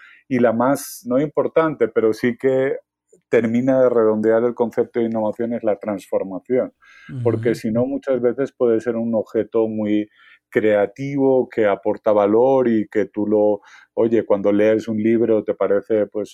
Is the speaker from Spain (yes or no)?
yes; Spain; now in Colombia; Pero yo he trabajado aquí en Colombia, soy español, y entonces he trabajado aquí en Colombia ya 7 años.